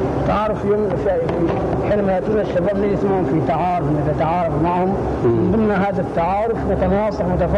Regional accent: Sudan; طيب عندنا في السودان يأتينا شباب من مناطق مختلفة

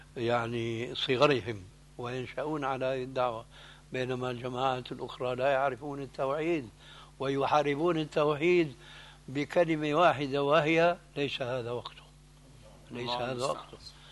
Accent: Syria; وهو يشير إلى بلدي يعني سوريا إلى آخره

